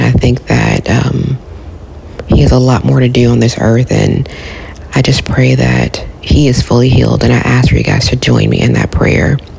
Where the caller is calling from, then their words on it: Richmond, Texas, United States; I'm calling from Richmond, Texas.